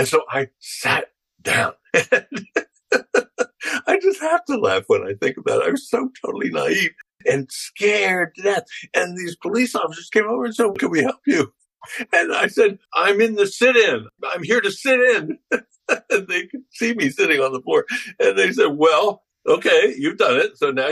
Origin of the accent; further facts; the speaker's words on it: Philadelphia, Pennsylvania, United States; A neighboring town to my town, I'm from Philadelphia.